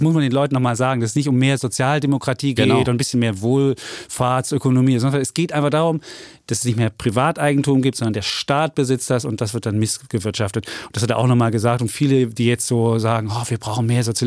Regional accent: Leipzig, Saxony, Germany; bei uns in Leipzig

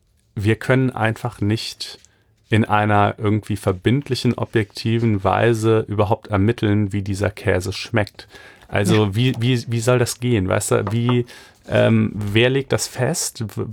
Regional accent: Germany; ich kannte die überhaupt nicht bis eben, aber ich bin ja auch in Deutschland groß geworden.

